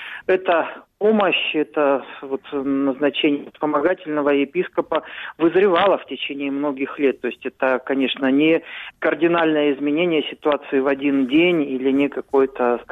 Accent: Russia; Я родился в России, вырос, вот служу в церкви в России.

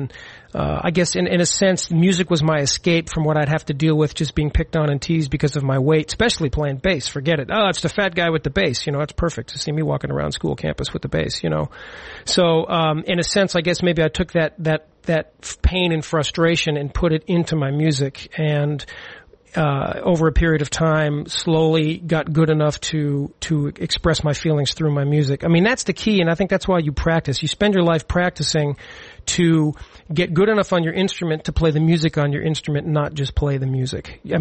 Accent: Tucson, Arizona, United States; Well, I'm from Tucson, Arizona originally, and I was very fortunate to grow up in a house where pursuing your dream and your art was something that was a big part of my life.

